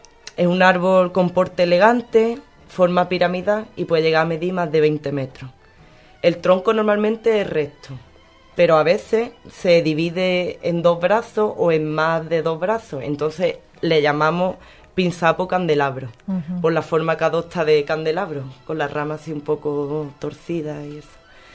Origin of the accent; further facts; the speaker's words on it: Yunquera, Andalusia, Spain; Junquera que mi pueblo.